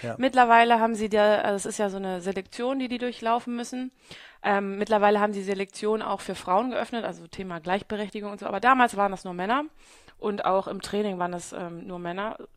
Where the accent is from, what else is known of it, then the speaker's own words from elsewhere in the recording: Hamburg, Germany; Ich bin gebürtige Hamburgerin und bin schon meine ganze Jugend und mein ganzes Erwachsenenalter hier in Hamburg gewesen. Und dann habe ich geheiratet, einen Amerikaner, und bin in den Süden gezogen, in den Süden Deutschlands.